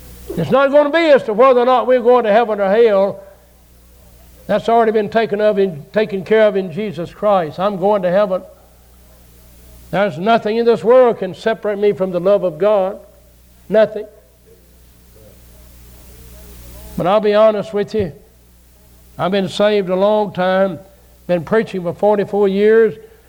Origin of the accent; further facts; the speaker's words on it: the South, United States; But I said, I grew up in the South.